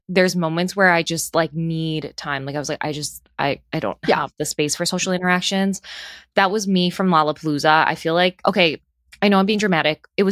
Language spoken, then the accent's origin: English; Chicago, Illinois, United States; even though I was born and raised in Chicago.